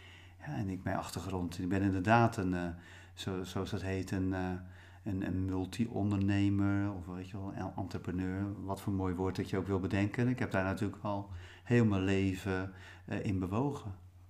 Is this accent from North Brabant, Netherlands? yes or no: no; Dordrecht, South Holland, Netherlands; also born or lived in Rotterdam; Vanuit het schip ben ik naar internaat gegaan met mijn 7e jaar in Rotterdam. Mm-hmm. Dus de eerste 2 jaar heb ik in Rotterdam gezeten. En daarna in Dordrecht. En daar heb ik eigenlijk de meeste tijd gezeten.